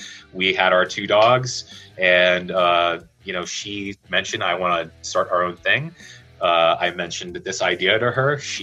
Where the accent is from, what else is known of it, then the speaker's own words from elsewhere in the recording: Longmont, Colorado, United States; I'm from Longmont, Colorado.